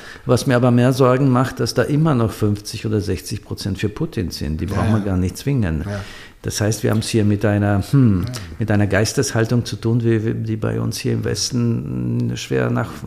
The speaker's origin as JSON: {"language": "German", "country": "Poland", "lives_now": "Germany", "said": "die Wahl in Polen, wo ich herkomme."}